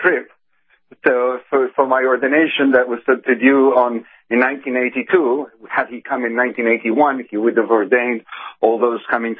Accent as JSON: {"language": "English", "town": "New York City", "region": "New York", "country": "United States", "said": "I came from New York."}